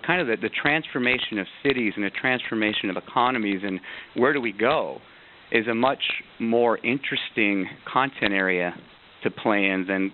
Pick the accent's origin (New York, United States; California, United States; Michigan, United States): Michigan, United States; Detroit; I'm from Detroit, and so it seemed like a good place to start.